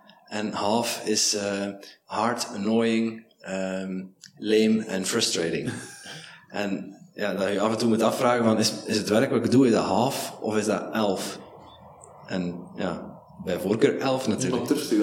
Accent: Netherlands; now in Belgium; ik ben zelf een Nederlander

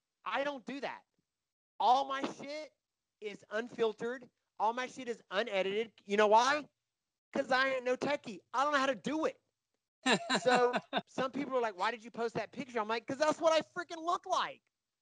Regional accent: North Carolina, United States; I'm an Irish German from North Carolina with an accent, you know?

